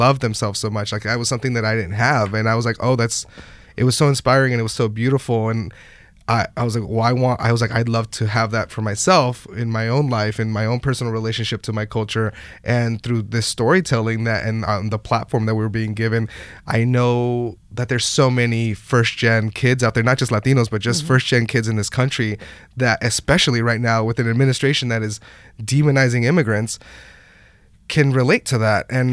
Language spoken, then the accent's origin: English; Bakersfield, California, United States; And I grew up in Bakersfield, which is a desert city outside